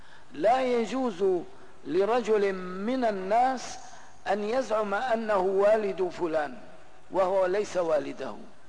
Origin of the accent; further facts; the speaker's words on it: Syria; نحن قلناها عندنا في سوريا وفي البلاد العربية الأخرى